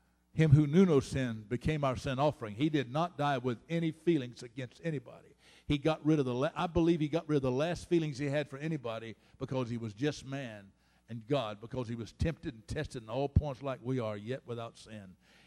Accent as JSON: {"language": "English", "region": "Florida", "country": "United States", "said": "I grew up on a farm. I'm from Florida."}